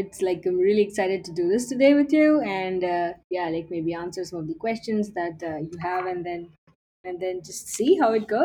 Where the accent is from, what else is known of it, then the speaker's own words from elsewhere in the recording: India; So yeah, I grew up in India in a very middle-class family.